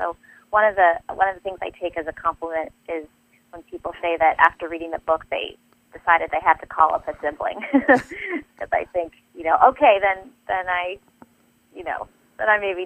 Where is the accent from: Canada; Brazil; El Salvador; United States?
United States; San Francisco, California; I never pictured myself moving to the Midwest. I'm from San Francisco, and now I call myself a born-again Midwesterner because I really love it here